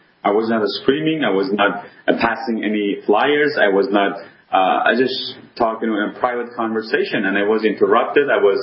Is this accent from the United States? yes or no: no; Iran; And I told them, I'm originally from Iran, and they asked me if I'm a Muslim. I said, I used to be. I'm a Christian now.